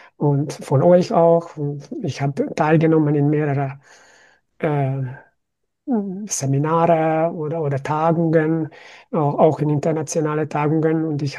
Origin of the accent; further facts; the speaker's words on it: Budapest, Hungary; now in Austria; Ich bin seit 2001 in Österreich. Ich komme aus Budapest